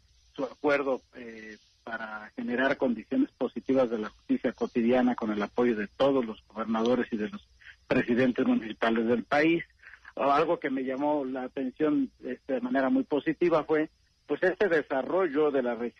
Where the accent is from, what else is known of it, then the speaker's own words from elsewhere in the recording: Mexico; Nosotros como mexicanos